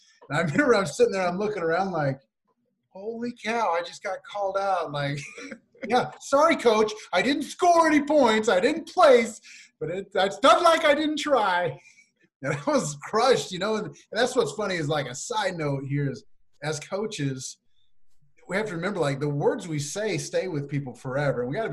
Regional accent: Missouri, United States; got a scholarship to Northwest Missouri State University, D2 school in my hometown.

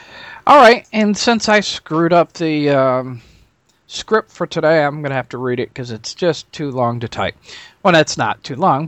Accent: Nebraska, United States; from Nebraska.

